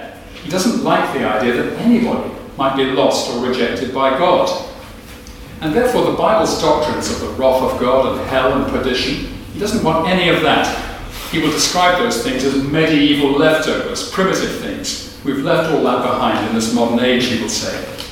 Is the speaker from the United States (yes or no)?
no; England, United Kingdom; now in Scotland; I'm an Englishman living in Scotland.